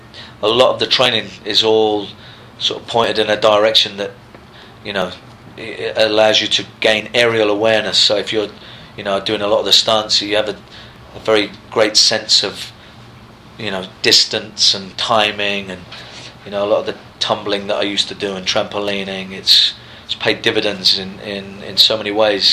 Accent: United Kingdom; I'm not as big a soccer fan as people might imagine, being British.

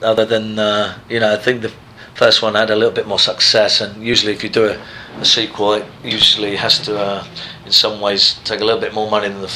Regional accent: United Kingdom; I'm not as big a soccer fan as people might imagine, being British.

